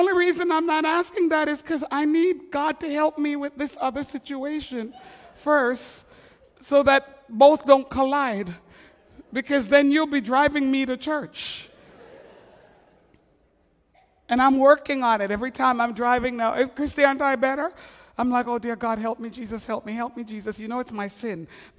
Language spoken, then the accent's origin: English; Montreal, Quebec, Canada; I'm from Montreal.